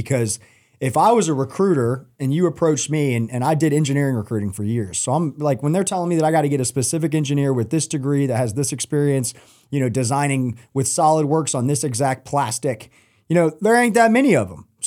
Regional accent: Roswell, Georgia, United States; You know, growing up in Atlanta, I grew up in Roswell, right?

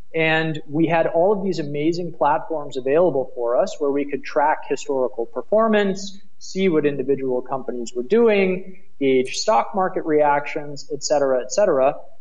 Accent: United States; accent: American; moved away as an adult; now in Berlin, Germany; Yeah, my American accent does give me away.

